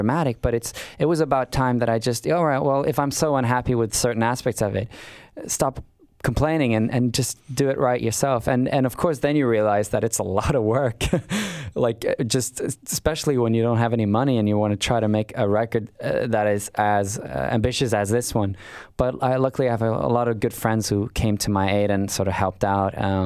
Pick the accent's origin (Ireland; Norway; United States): Norway; English is a second language; and I'm from Norway.